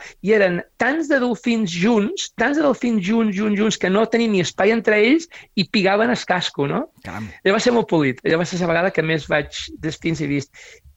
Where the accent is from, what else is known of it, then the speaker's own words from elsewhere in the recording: Formentera, Balearic Islands, Spain; now in Barcelona, Spain; jo encara que fa molts anys que visc a Barcelona, jo som de Formentera